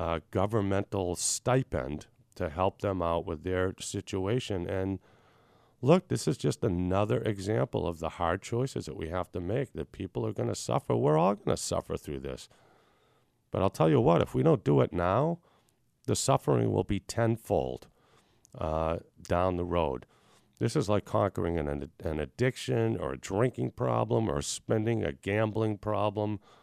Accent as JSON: {"language": "English", "country": "United States", "said": "As an American, I guess I'm willing to do it."}